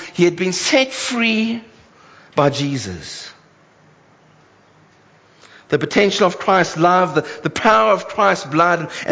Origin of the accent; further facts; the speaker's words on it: Cape Town, Western Cape, South Africa; in which I grew up in Cape Town.